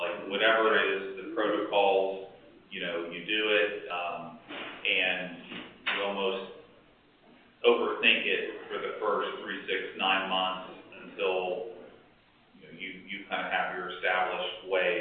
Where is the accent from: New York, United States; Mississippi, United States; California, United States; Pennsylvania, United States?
Pennsylvania, United States; Pittsburgh; I'm from Pittsburgh, so I can help understand Pittsburghese. This is a distinct dialect.